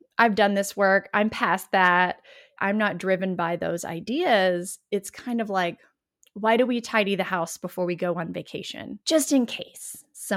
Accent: the South, United States; I'm from the Southern United States. I call myself a recovering Southern Belle.

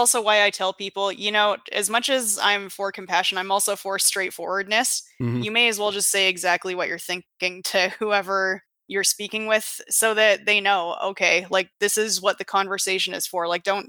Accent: Canada; I'm Canadian.

